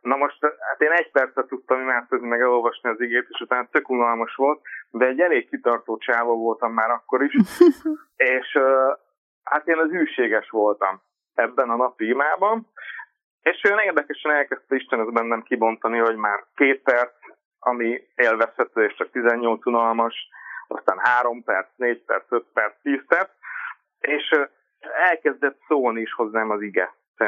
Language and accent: Hungarian; Szekszárd, Tolna, Hungary; Szekszárdon, én szekszárdi vagyok